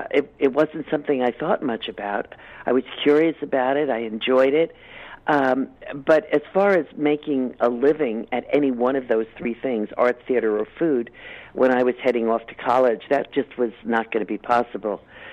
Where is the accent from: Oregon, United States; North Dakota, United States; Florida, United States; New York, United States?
New York, United States; I was born and raised just outside of New York City. Couldn't wait to move into the city.